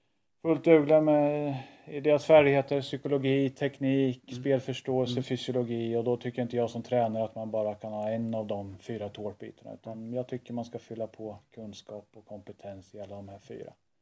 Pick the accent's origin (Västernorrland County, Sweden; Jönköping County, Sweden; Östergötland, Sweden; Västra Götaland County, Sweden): Östergötland, Sweden; Motala; född och uppvuxen, bor i Motala.